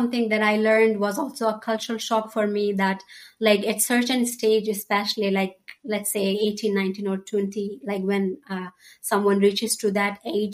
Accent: Afghanistan; moved away; I earlier mentioned to you about the situation in my country, and given that I'm at risk, somebody who always, you know, talks against the Taliban's mentality and ideology and what they are doing towards the women in Afghanistan

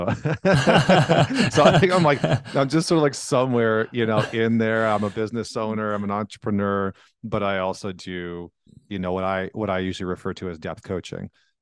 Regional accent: Canada; because I'm from Canada.

